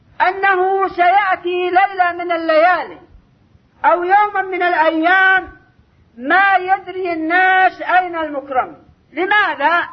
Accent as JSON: {"language": "Arabic", "country": "Yemen", "said": "أما عندنا باليمن فلا"}